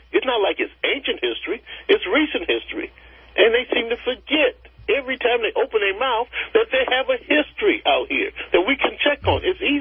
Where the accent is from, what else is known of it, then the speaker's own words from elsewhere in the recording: Detroit, Michigan, United States; Well, I grew up on Russell and Mack, next to an Italian family